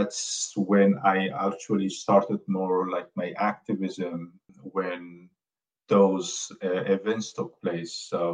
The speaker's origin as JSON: {"language": "English", "country": "Afghanistan", "second_language": "English", "moved": "yes", "lives_now": "United States", "said": "I am from Afghanistan and I live in here in the United States for like almost 2 decades now, not 2 decades, but maybe 15 years."}